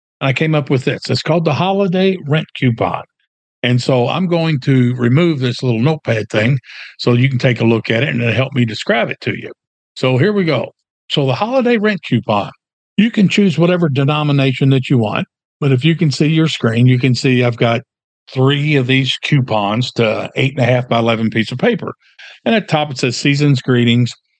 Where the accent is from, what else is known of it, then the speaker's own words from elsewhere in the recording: Louisville, Kentucky, United States; And so I grew up in over by Churchill Downs, blue-collar neighborhood in my hometown of Louisville, Kentucky.